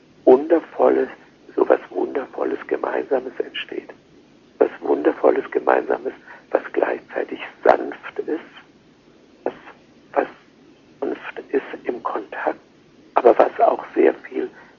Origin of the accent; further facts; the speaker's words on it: Germany; wenn die Leute fragen dort, erfahren, aha, ich bin Deutscher